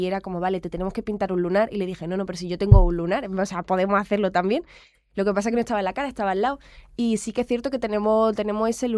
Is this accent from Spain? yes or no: yes; Antequera, Andalusia, Spain; also born or lived in Madrid; now in Málaga, Spain; Entonces, yo soy de Antequera, resido en Málaga, he estado también un tiempo viviendo en Madrid y soy cantante.